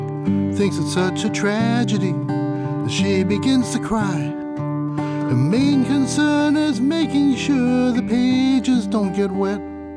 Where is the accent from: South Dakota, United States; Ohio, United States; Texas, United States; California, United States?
California, United States; East Los Angeles; I grew up in East L.A., so I tell everybody, it's somewhere between, you know, enchiladas and barbecue with a little spiritual sauce on the side.